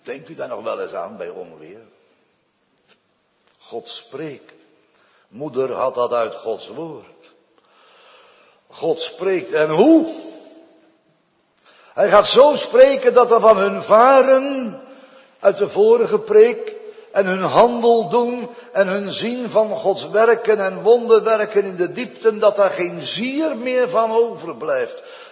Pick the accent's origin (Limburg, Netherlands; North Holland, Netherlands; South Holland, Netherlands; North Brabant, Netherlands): South Holland, Netherlands; Vlaardingen; Vroeger, bij ons thuis in Vlaardingen in de Merelaan, nummer 37, in de Bettelwijk, zei mijn moeder altijd als het onweerde tegen alle kinderen, we hadden de zeven thuis